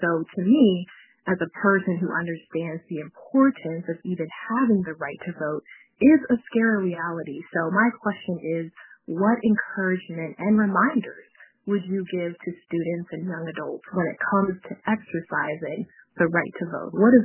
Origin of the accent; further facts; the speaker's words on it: Harrisburg, Pennsylvania, United States; born and raised in Harrisburg, and I recently graduated from a college in Pennsylvania.